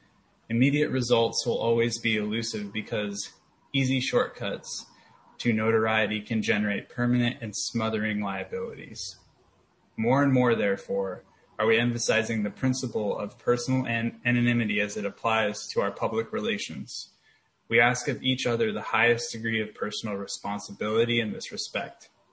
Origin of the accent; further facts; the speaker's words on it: Portland, Oregon, United States; I'm an alcoholic from Portland, Oregon. My home group is the West Portland group.